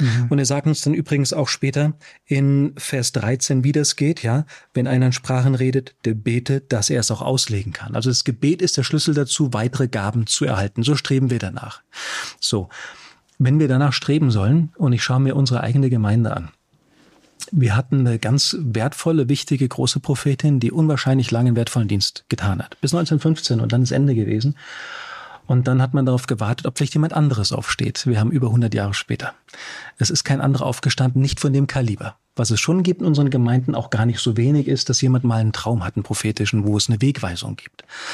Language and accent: German; Germany; Zivildienst in Deutschland, wo ich herkomme